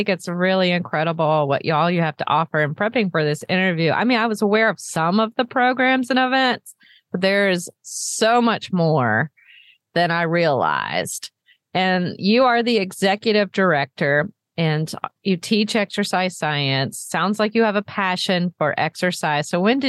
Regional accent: West Virginia, United States; also born or lived in Williamson / Morgantown; I used to live as a kid a long time ago. I lived in Williamson, West Virginia, before I moved to Morgantown, West Virginia.

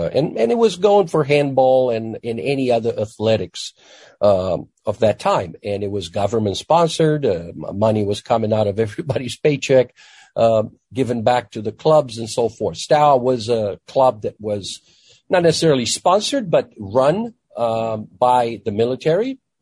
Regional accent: Romania; born or raised there

